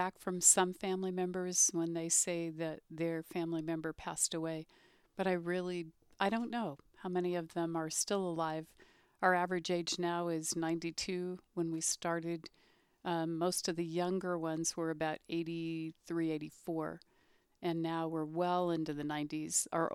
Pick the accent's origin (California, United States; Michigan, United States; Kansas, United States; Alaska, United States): California, United States; Berkeley; Growing up in Berkeley during the Cultural Revolution, when the Vietnam War had turned ugly, according to our press, and impressed that upon people, I grew up surrounded by that, burning the flag.